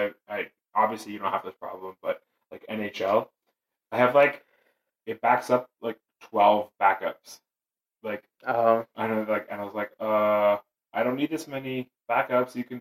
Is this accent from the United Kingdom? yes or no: yes; United Kingdom; I'm British.